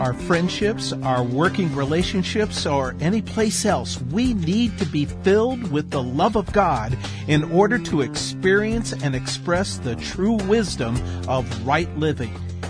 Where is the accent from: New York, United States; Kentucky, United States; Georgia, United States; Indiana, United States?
Indiana, United States; And my friend, when I was a little kid growing up in Indiana, I would often visit my grandparents who lived across town in a very wooded area.